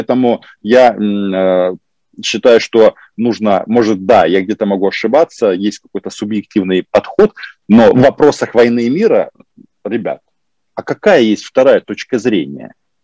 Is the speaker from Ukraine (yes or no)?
yes; Ukraine; Вернуться всегда можно, потому что мы украинцы, вы белорусы.